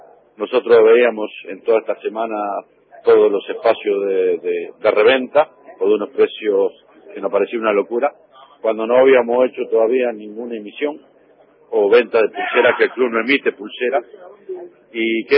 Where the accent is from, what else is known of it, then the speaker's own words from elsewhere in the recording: Argentina; los dos somos argentinos